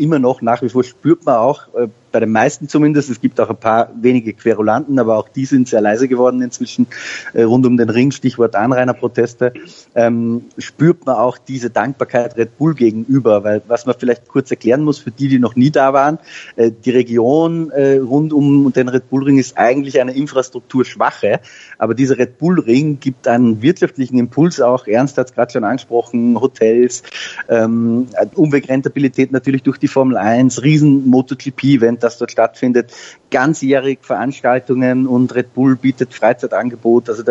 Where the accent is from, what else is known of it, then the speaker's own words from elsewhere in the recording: Austria; als Österreicher